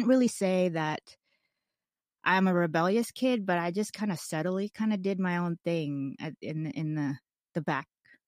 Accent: the South, United States; it's very familiar to me because I grew up in the South, you know?

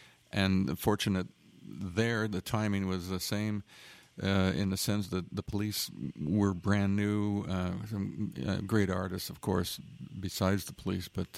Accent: Canada; Yeah, I'm Canadian.

